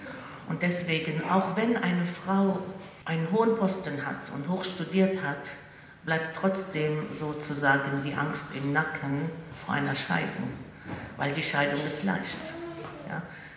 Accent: Bethlehem, West Bank, Palestine; German is a second language; Ich komme aus Bethlehem.

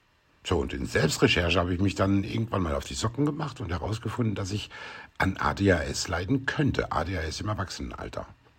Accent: North Rhine-Westphalia, Germany; Also, ich bin im Sauerland aufgewachsen, recht ländlich, großer Garten, viele Nachbarskinder und so, immer draußen, größtenteils.

